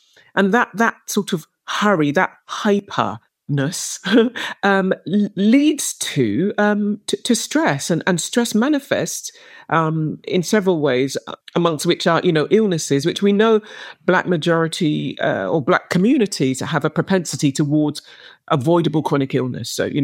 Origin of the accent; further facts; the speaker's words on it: United Kingdom; I pride myself on, you know, being a British Nigerian and knowing all the traditional foods and loving them